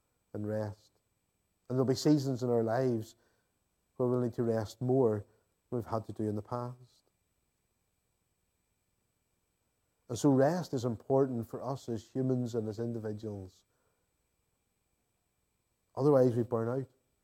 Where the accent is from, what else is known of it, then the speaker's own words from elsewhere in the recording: Northern Ireland, United Kingdom; I know whenever I was growing up in Northern Ireland, at that stage, the culture of this province would very much have been